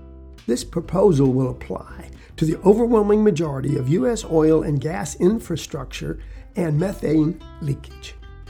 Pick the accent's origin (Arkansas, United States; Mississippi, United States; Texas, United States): Texas, United States; I'm primarily a Texan, folks, although I'm up north right now for a while